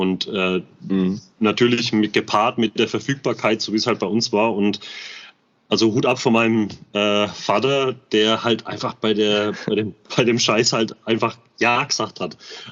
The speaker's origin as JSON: {"language": "German", "town": "Bamberg", "region": "Bavaria", "country": "Germany", "tie": "born or raised there", "said": "Und vor allem, wir sind halt damit aufgewachsen. Bei uns in Bamberg waren war US-Kaserne"}